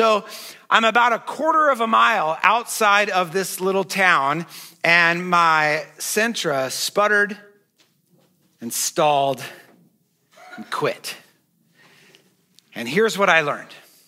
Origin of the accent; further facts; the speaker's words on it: Spokane, Washington, United States; I was on a post-graduation solo road trip from my hometown in Spokane, Washington, up to Fairbanks, Alaska.